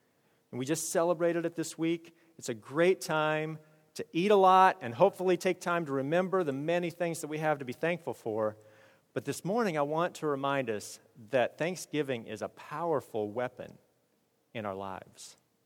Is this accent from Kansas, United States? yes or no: yes; Kansas, United States; and I'm from Kansas, we all went down to Kansas pretty quickly